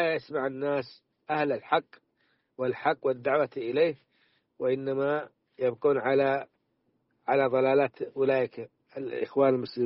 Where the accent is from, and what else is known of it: Saudi Arabia